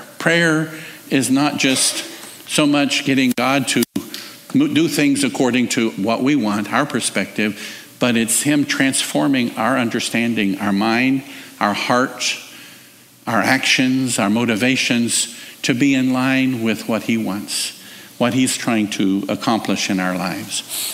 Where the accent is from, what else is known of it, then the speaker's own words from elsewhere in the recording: United States; And I, as an American, I thought that's kind of strange.